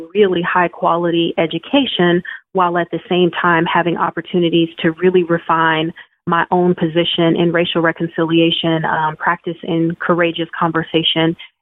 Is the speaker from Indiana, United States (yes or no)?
no; Louisiana, United States; also born or lived in Mississippi; I was born in Mississippi, grew up in Louisiana, and my heart's desire was always to go back south.